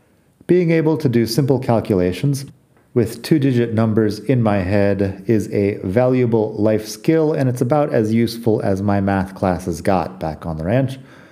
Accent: Barcelona, Catalonia, Spain; English is a second language; quiet week in Barcelona, my hometown, out here on the Mediterranean coast.

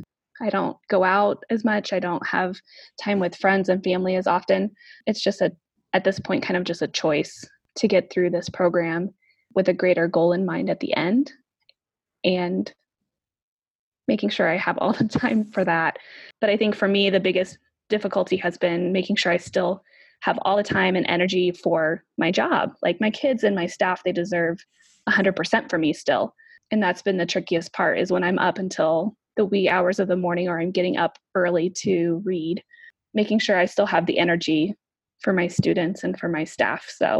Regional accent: Kansas City, Missouri, United States; also born or lived in Chicago, United States; I am a speech pathologist. I grew up in Kansas City, Missouri, and then I went to school at Missouri State, which is in Springfield, Missouri

